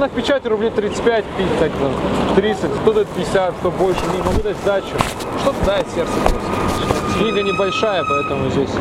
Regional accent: Sevastopol, Ukraine; Я, брат, вообще не с этого же города. Я с Севастополя.

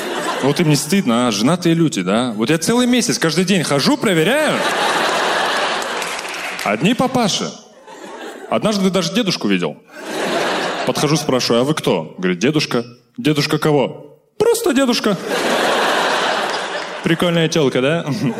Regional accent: Stepnogorsk, Akmola Region, Kazakhstan; В моем родном городе, Степногорске, нет таких воспитательниц.

